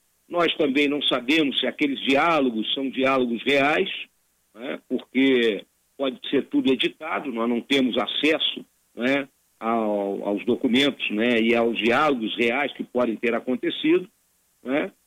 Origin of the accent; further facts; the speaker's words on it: Porto Alegre, Rio Grande do Sul, Brazil; also born or lived in Bagé / São Leopoldo / Cruz Alta; Eu nasci aí em Porto Alegre, vivi em Porto Alegre até os 6 anos de idade, depois vivi em Bagé até os 8, aí voltei aí para Porto Alegre com 15 anos, e depois aí morei em São Leopoldo, morei em Porto Alegre, morei em Bagé, morei em Juí, morei em Cruz Alta